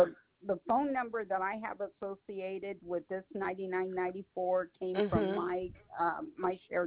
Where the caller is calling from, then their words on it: Fresno, California, United States; I'm calling from Fresno, California.